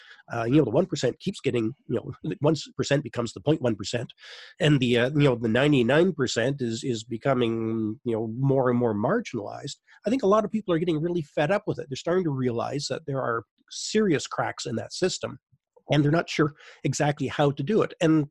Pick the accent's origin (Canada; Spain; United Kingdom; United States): Canada; it's all just sort of mother's milk to Canadians in our kind of, you know, we're not a socialist country by any